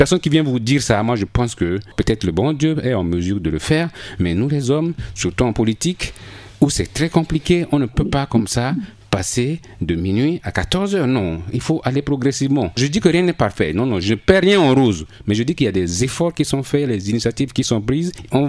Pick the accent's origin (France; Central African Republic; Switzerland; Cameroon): Central African Republic; Bangassou, Mbomou; l'armée n'est pas seulement à Bangui, chez moi à Bangassou, les FACA ont été déployés